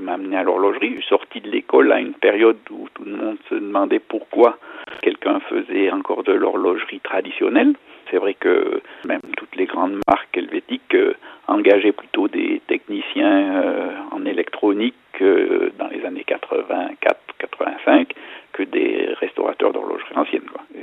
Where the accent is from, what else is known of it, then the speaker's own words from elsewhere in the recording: Valence, Auvergne-Rhône-Alpes, France; Donc je suis natif de Valence